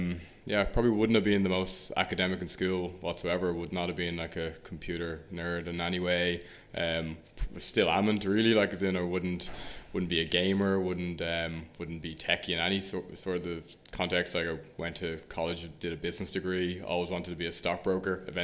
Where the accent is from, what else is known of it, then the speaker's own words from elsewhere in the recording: Dublin, Leinster, Ireland; Yeah, so originally from Santry in Dublin.